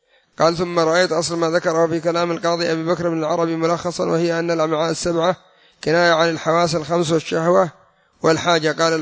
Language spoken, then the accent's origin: Arabic; Yemen; والمثل عندنا في اليمن يقول من تراخصت شركة ابتلاها الله بالمرق